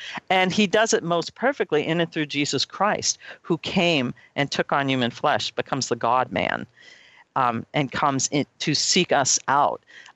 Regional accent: Long Island, New York, United States; It was the furthest I was ever away from where I grew up in New York. And because I grew up, in Long Island, in, you know, suburbia and things like that, you know, mountains were majestic and glorious.

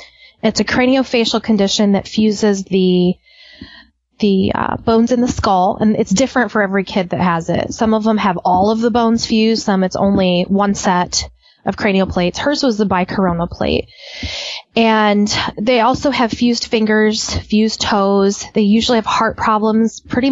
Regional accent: Indiana, United States; Okay, well, I grew up and currently still live in northern Indiana.

